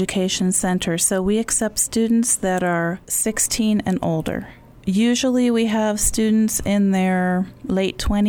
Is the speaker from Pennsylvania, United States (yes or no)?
yes; Pennsylvania, United States; now in New Mexico, United States; I'm from Pennsylvania.